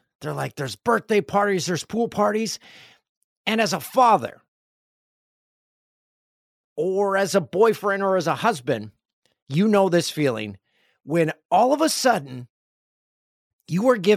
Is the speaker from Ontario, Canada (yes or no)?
yes; Peterborough, Ontario, Canada; Every road had a street on it in my hometown of Peterborough, Ontario.